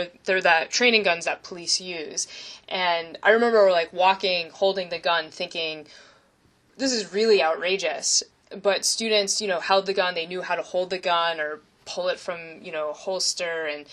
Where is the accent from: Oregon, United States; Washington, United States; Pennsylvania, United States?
Pennsylvania, United States; You know, I'm from Pennsylvania, which is rich in gun culture, but I never grew up around guns.